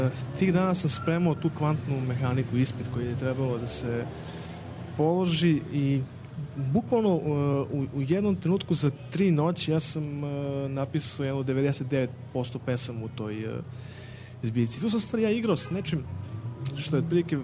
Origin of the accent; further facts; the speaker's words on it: Zaječar, Zaječar District, Serbia; Ja sam iz Zaječara, nagrade iz Zaječara, ja sam prvi Zaječarac koji je dobio tu nagradu